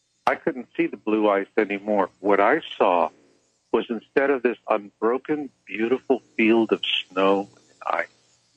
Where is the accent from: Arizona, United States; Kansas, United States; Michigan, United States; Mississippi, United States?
Arizona, United States; I mean, I grew up in Arizona. That's where snow was something.